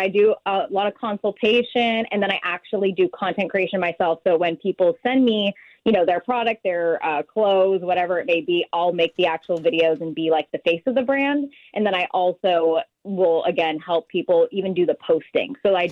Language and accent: English; Orange, California, United States; I'm from Orange of Orange County.